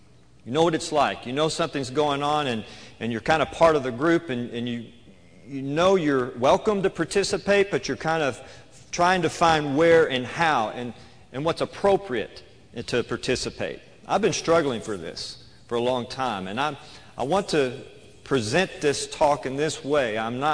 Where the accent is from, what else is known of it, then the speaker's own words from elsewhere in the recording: Texarkana, Arkansas, United States; I grew up here in Arkansas, and I probably don't tell it now, but I was quite a big strapping young man on a junior high football team some time ago in Texarkana.